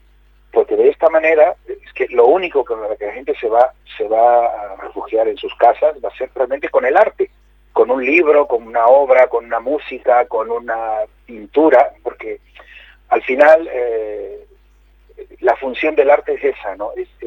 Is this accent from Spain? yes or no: no; Peru; born there; yo soy nacido en Perú, yo soy peruano, pero por parte de mi familia, de mi madre, todos son afrodescendientes, o sea, son negros.